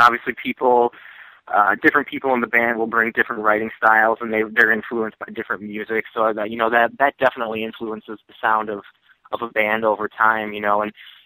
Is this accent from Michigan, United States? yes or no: no; Minneapolis, Minnesota, United States; You know, we're from Minneapolis, we're Midwest guys, and the West Coast, like, mentality is kind of a completely different thing for us, you know.